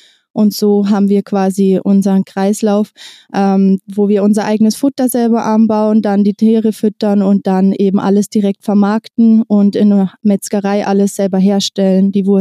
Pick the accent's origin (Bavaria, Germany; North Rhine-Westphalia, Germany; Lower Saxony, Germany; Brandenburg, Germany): Bavaria, Germany; Ich komme aus der Nähe von München, westlich von München